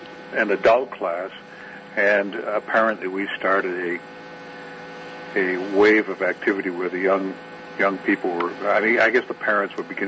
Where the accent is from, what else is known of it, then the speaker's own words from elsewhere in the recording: North Andover, Massachusetts, United States; also born or lived in Lawrence; I was born in Lawrence, Massachusetts, raised in North Andover. Born in 1947, so I guess I'm a war baby, an official war baby, of the big one.